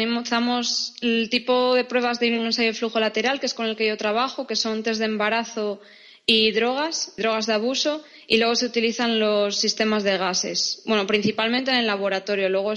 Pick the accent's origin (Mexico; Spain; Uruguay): Spain; Oviedo, Asturias; Pues yo soy de Oviedo, de España. Es una ciudad que está en el norte, en Asturias. Hasta mayo estuve trabajando en el Hospital San Agustín, en Avilés, y ahora estoy en la Universidad de Oviedo acabando el doctorado.